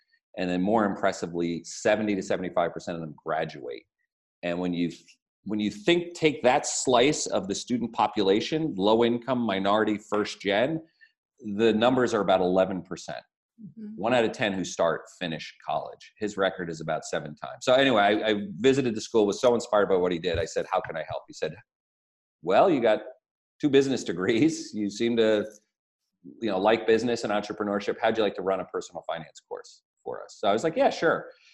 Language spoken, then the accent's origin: English; New Jersey, United States; You know, I grew up in New Jersey. Snowstorms were kind of a chance to make some money.